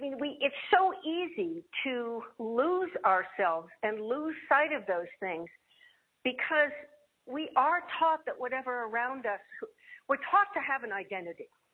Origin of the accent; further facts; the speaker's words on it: East Coast, United States; But still, you know, I'm an American, I'm from the East Coast.